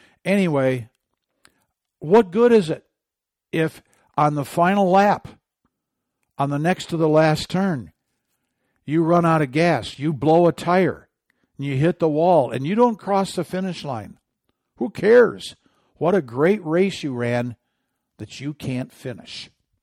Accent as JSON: {"language": "English", "region": "Michigan", "country": "United States", "tie": "born or raised there", "said": "I grew up in Michigan. We know dead skunks, and they do stink to high, high heaven."}